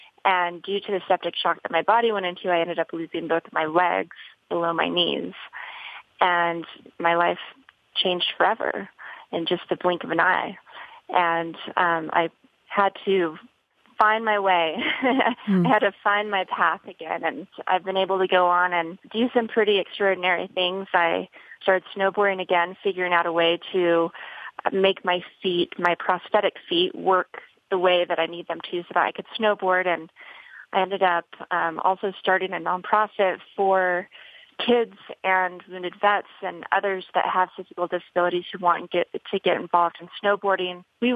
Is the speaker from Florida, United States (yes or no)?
no; Las Vegas, Nevada, United States; I grew up in Las Vegas, and I actually grew up skiing and snowboarding, which is not exactly where you expect, you know, a professional snowboarder to come from, as the desert in Las Vegas.